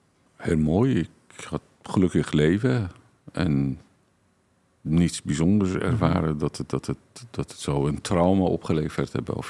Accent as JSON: {"language": "Dutch", "country": "Iran", "tie": "born or raised there", "second_language": "Dutch", "lives_now": "Netherlands", "said": "ik groeide op in Iran ten tijde van Shah tot 1979. Dus ik was iets van 13 jaar dat de Iraanse revolutie heeft plaatsgevonden."}